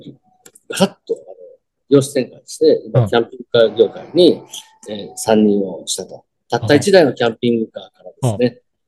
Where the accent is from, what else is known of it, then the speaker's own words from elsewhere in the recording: Toyohashi, Aichi, Japan; 私ですね、愛知県、出身、生まれも育ちます、ね、